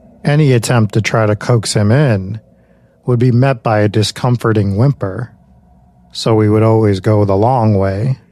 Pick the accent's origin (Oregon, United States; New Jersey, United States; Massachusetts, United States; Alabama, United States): New Jersey, United States; Throughout most of my life, growing up in South Jersey, in the thick of the Pine Barrens, I have heard countless stories, tales, and sightings of the infamous Jersey Devil.